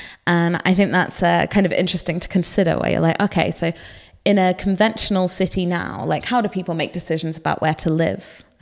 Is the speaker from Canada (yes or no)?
no; East of England, United Kingdom; I grew up in Norfolk and I went to university in Norwich.